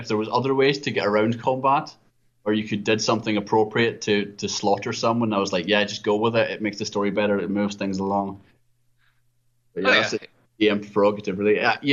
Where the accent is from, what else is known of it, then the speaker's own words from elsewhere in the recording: United Kingdom; Well, we're British, you see, so it's more just seething rage under the table.